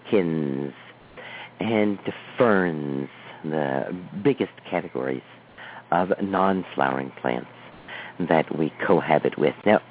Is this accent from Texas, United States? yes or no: yes; Dallas, Texas, United States; When I was a little girl growing up in Dallas, Texas, I lived on a block, a subdivision